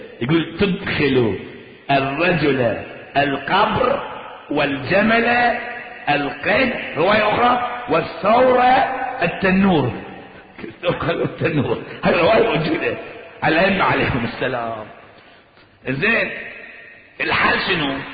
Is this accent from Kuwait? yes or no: no; Bahrain; ناس عندنا في البحرين في أماكن ثانية عجايز كبار صغار